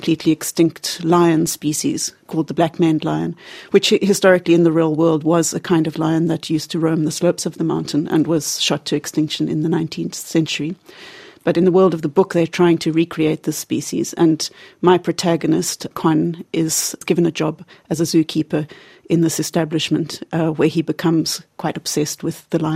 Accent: Cape Town, Western Cape, South Africa; Cape Town, which is my hometown in South Africa.

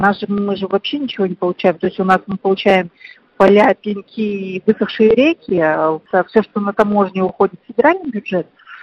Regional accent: Irkutsk Oblast, Russia; То есть я из Иркутской области

